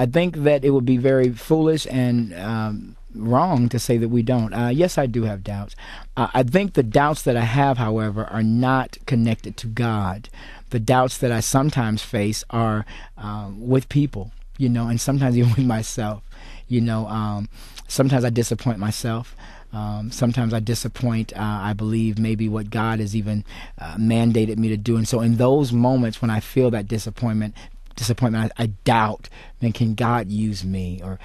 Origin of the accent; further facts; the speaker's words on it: United States; I believe that we as American people specifically, and even I'll just go ahead and say even African-American people